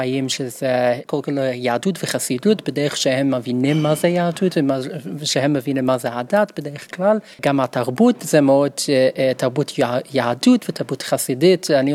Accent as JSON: {"language": "Hebrew", "town": "Brooklyn", "region": "New York", "country": "United States", "tie": "born or raised there", "said": "גדלתי בוויליאמסבורג בברוקלין, ניו יורק."}